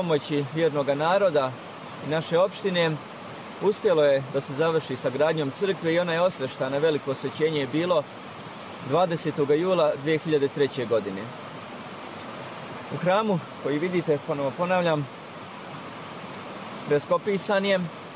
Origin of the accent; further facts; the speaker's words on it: Srebrenica, Republika Srpska, Bosnia & Herzegovina; now in Očauš, Bosnia and Herzegovina; Rodom sam iz Srebrenice, po blagoslovu episkopa došao sam ovdje u Očauš na službu.